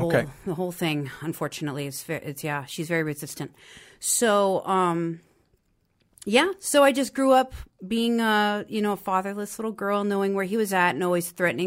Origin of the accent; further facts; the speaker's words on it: Tucson, Arizona, United States; And I am from Tucson, Arizona.